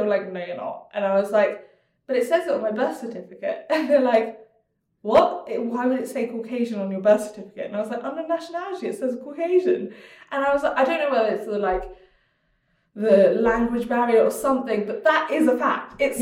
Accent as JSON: {"language": "English", "country": "Hong Kong", "tie": "born there", "said": "I use the term British because I was born in Hong Kong, which is the term you use out there"}